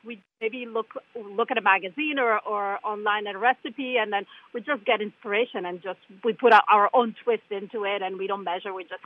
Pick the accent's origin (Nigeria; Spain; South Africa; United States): Spain; Barcelona, Catalonia; I was born and raised in Barcelona, Spain